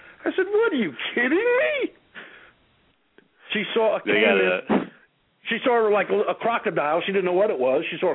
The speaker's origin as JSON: {"language": "English", "region": "New York", "country": "United States", "said": "I'm from New York."}